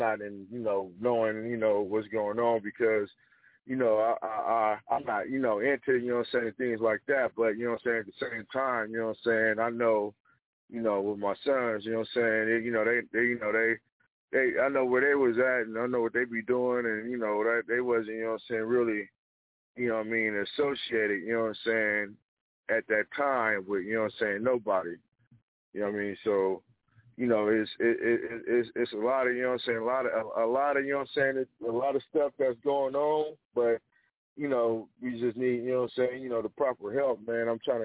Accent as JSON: {"language": "English", "town": "Vallejo", "region": "California", "country": "United States", "said": "man. I'm from Vallejo, California."}